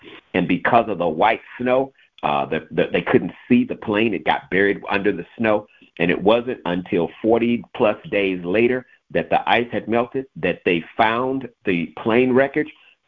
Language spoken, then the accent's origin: English; Kansas City, Kansas, United States; born there; I was born in Kansas. God is good. I was born in Kansas Medical Center, Kansas City, Kansas.